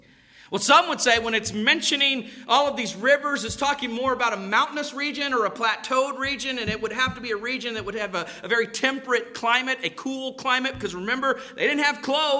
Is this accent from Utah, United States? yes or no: no; Florida, United States; I grew up in Florida and I tell you that there are trees that are not pleasing to the eye.